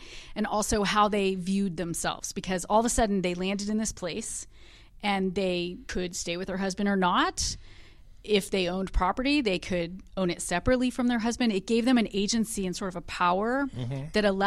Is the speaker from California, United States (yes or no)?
yes; California, United States; I realized growing up in California, I really didn't learn anything about the women of early California.